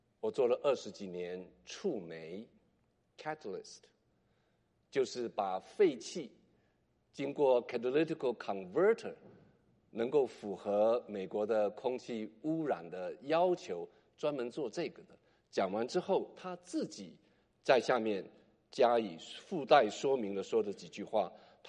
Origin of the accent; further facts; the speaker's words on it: China; 首先，我们中国人有一句话5个字，在这样子的潮流里面就不适用了。